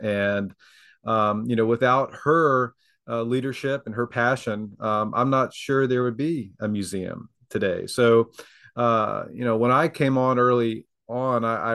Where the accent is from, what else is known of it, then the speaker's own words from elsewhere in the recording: Maryland, United States; born there; also born or lived in Virginia; was actually born in Maryland, so don't hold that against me. my family is from the area. My mom was born and raised in Newport News, and my dad's from Norfolk, and all my family is here locally.